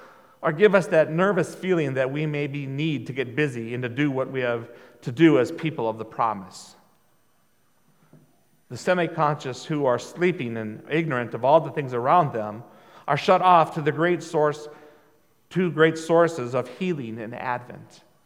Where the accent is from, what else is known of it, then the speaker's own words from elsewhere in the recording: North Dakota, United States; as a child growing up in North Dakota, we didn't have earthquakes.